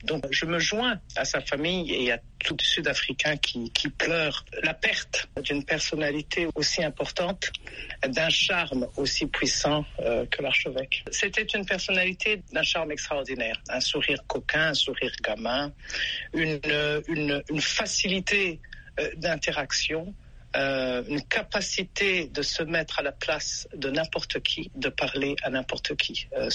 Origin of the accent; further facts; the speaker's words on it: Burundi; je viens du Burundi.